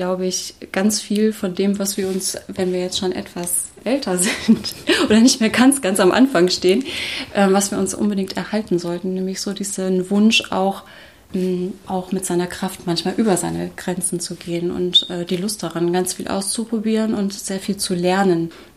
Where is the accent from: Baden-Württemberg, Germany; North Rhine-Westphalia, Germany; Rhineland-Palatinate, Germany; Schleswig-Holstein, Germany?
North Rhine-Westphalia, Germany; Wuppertal; ich bin in Wuppertal groß geworden, da gibt es ja das Tanztheater Pina Bausch.